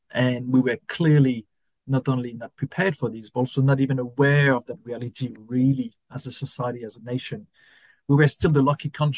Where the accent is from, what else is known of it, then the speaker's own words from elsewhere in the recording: France; moved away as an adult; now in Australia; I moved to Australia in 2014. I'm French from original background. I'm now Australian. My two boys are born in Australia, and Australia is my home.